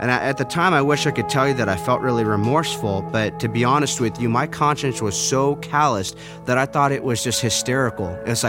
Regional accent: Huntington Beach, California, United States; And so I find my way right back to my hometown, Huntington Beach, and I'm knocking on the door.

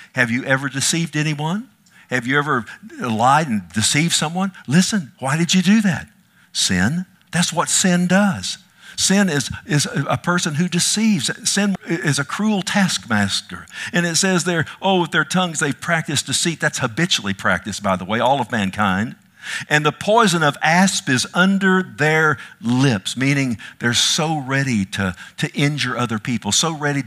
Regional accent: Texas, United States; everything there was concrete, man, and I was from Texas.

